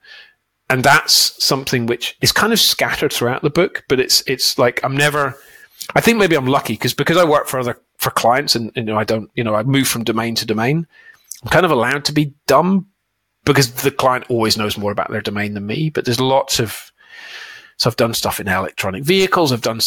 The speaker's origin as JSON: {"language": "English", "country": "United Kingdom", "said": "what is polite, because I'm British"}